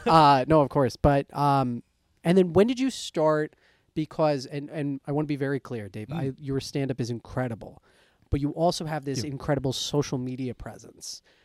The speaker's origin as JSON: {"language": "English", "town": "Long Island", "region": "New York", "country": "United States", "tie": "born or raised there", "said": "I grew up on Long Island. That's where I'm from originally."}